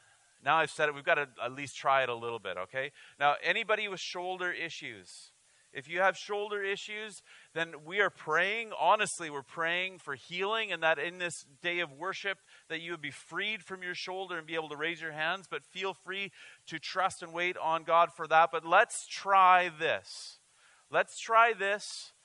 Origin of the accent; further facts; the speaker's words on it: Cranbrook, British Columbia, Canada; my small Baptist church growing up in Cranbrook